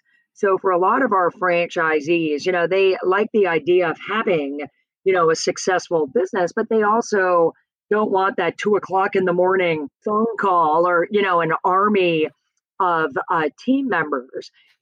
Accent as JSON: {"language": "English", "region": "Virginia", "country": "United States", "tie": "born or raised there", "said": "And then my home state where I grew up, Virginia, is wide open"}